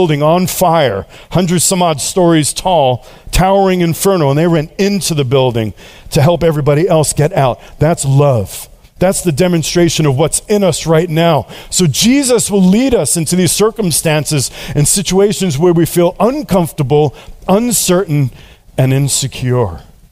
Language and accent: English; Queens, New York, United States; Now that's the fight instinct, because I'm from Queens.